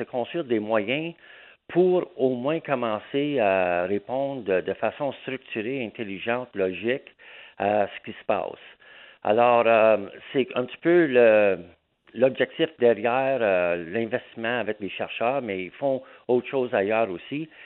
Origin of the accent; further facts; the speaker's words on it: Gatineau, Quebec, Canada; moi, je viens de Gatineau, d'Elmer. Alors, je suis né là